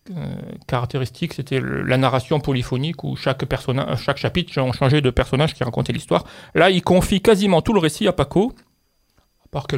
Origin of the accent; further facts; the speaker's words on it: Algiers, Algiers Province, Algeria; born there; Bon, je suis né à Alger.